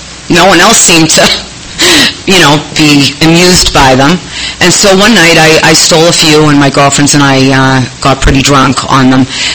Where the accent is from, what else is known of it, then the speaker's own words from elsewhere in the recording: Boston, Massachusetts, United States; now in Coronado, United States; I moved to San Diego. I live in Coronado now. I've been here about 4 years, and it's nice. I'm from Boston. Maybe you heard of our Patriots, Red Sox, Bruins, Celtics.